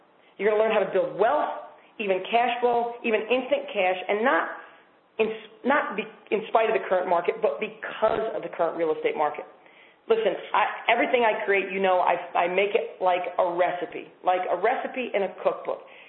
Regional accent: New York, United States; was back in New York 2 weeks ago. I apologize for anybody who doesn't like hunting, but I went pheasant hunting, and I had an amazing time back in my hometown.

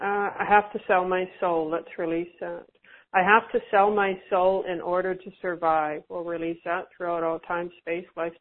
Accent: Vancouver, British Columbia, Canada; Is this Vancouver, BC? It's my hometown.

